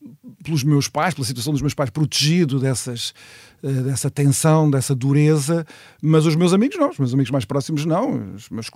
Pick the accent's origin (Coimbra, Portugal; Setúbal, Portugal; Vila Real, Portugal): Setúbal, Portugal; eu acho que o facto de eles não serem de Setúbal fez-me crescer numa casa onde não havia charroques para falar como os setubalenses falam.